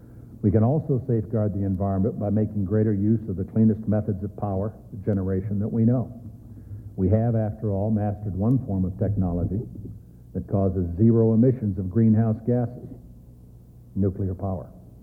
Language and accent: English; Wyoming, United States; President Bush and I are Westerners. I grew up in Wyoming. My dad worked in the Soil Conservation Service.